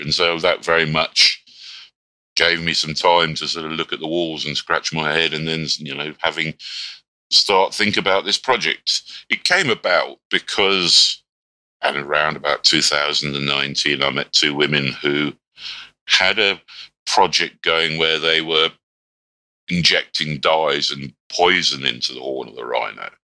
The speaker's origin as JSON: {"language": "English", "country": "Kenya", "tie": "born there", "also_born_or_lived": "United Kingdom", "said": "And I was born in Kenya. Then we went back to the UK when I was about the age of one, and then went back to Kenya when I was about the age of eight."}